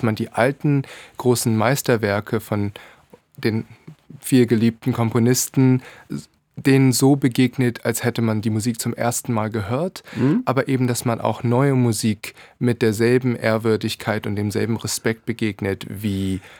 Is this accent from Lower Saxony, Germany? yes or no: no; Neumünster, Schleswig-Holstein, Germany; also born or lived in Kiel; now in United States; ich bin in Kiel geboren und dann meine gesamte Jugend habe ich auch in Schleswig-Holstein verbracht. Ich bin in Neumünster aufgewachsen, habe gleichzeitig in Hannover und in Hamburg Jungstudium absolviert.